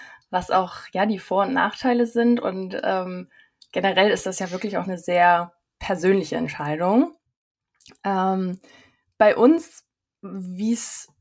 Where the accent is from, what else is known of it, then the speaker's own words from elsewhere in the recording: Saxony, Germany; ich bin ja doch bei Leipzig aufgewachsen